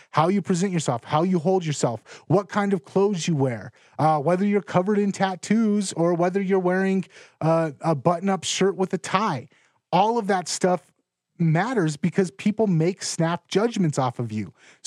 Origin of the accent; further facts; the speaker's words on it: Los Angeles, California, United States; we grew up in Los Angeles. We grew up in a lot of big cities. My whole family's Mexican.